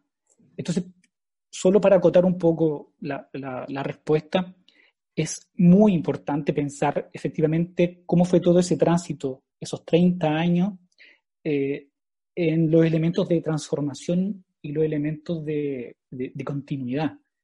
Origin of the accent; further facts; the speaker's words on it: Chile; todavía no hemos introducido como sociedad chilena en lo que en otros países se llamaba los estudios post-transicionales